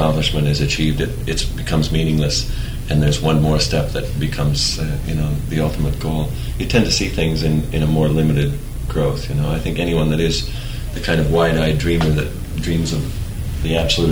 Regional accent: Canada; That's right.

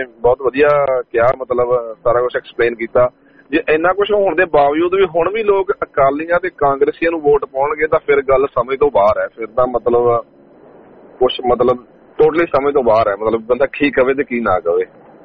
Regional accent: Haryana, India; ਅਸੀਂ ਹਰਿਆਣੇ ਤੋਂ ਆ, ਮੇਰਾ ਪਿੰਡ ਹਰਿਆਣੇ ਚ ਹੈ ਤੇ ਰਿਸ਼ਤੇਦਾਰੀ ਜਿੱਦਾਂ ਪੰਜਾਬ ਚ ਹੈ

